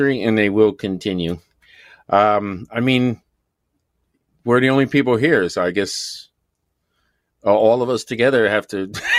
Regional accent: United Kingdom; because I'm British, but I can go back in my lineage to 200-300 A.D.

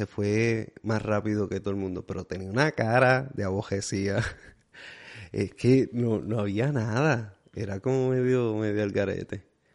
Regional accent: Salinas, Puerto Rico; Y nací allá. Me dijo, ok. Y yo le dije, soy de Salinas.

